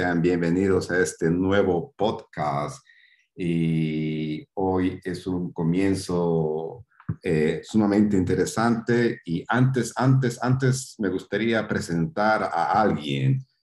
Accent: Bolivia; Yo nací en Bolivia, Sudamérica, me crié allá, todo eso.

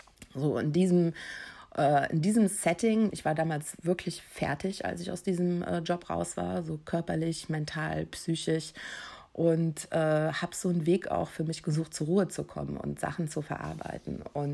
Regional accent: Eifel, Germany; Ich bin zwar auf dem Land aufgewachsen, in der Eifel, war aber als Kind auf dem Land, ich wollte immer raus in die Welt. Ich habe New York geliebt, ich habe eine Zeit lang in den USA gelebt

